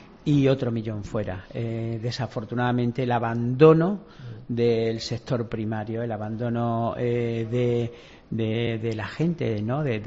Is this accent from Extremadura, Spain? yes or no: yes; Casar de Cáceres, Extremadura, Spain; porque en el Casar, en mi pueblo, yo eso lo he visto